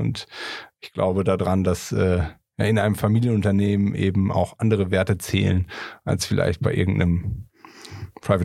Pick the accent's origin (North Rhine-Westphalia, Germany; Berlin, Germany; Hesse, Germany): North Rhine-Westphalia, Germany; Neheim; Ich selbst komme auch aus Neheim, also aus dem Sauerland. Nicht ganz so weit weg von hier.